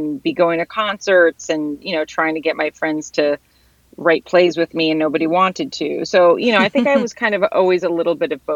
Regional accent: Massachusetts, United States; So I ended up growing up in Western Mass, because my parents kind of felt like there's a lot of college kids there.

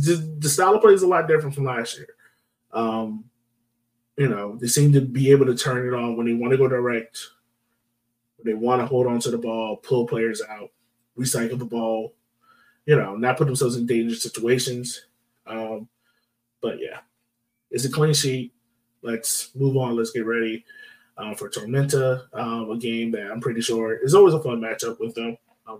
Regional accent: Jamaica; as a Jamaican, getting to watch him out there, man

